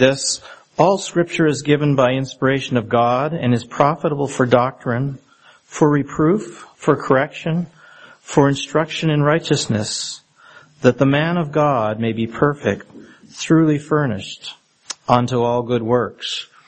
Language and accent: English; Ontario, Canada; I had the privilege of growing up in Northern Ontario